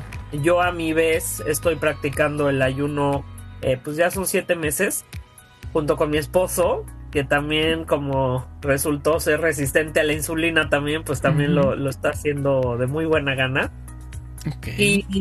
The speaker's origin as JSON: {"language": "Spanish", "region": "Mexico City", "country": "Mexico", "lives_now": "Houston, United States", "said": "Soy una mujer de la Ciudad de México que vive en Houston."}